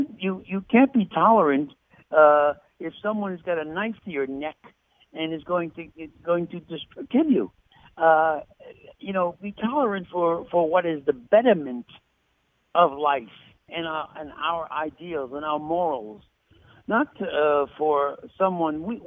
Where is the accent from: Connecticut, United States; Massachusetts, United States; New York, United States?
New York, United States; Brooklyn; I had that choice growing up in Brooklyn, and thank God for her leading me to my life.